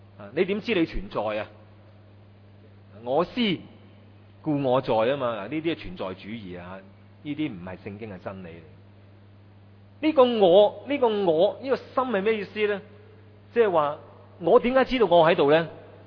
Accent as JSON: {"language": "Cantonese", "country": "China", "said": "我們中國人最喜歡的富貴。"}